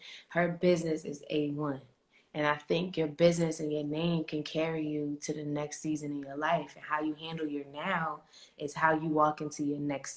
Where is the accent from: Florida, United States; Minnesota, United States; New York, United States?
New York, United States; Rochester; You know, we're originally from New York. I was born in Rochester.